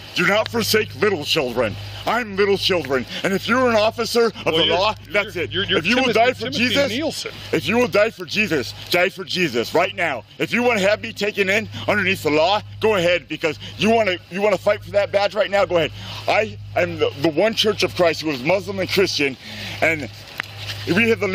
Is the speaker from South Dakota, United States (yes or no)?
no; Oregon, United States; I am from Oregon.